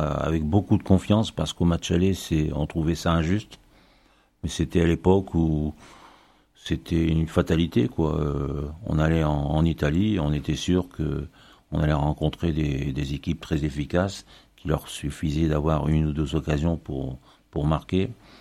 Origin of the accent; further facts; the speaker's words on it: Hauts-de-France, France; moi, je suis du nord, je suis aujourd'hui des Hauts-de-France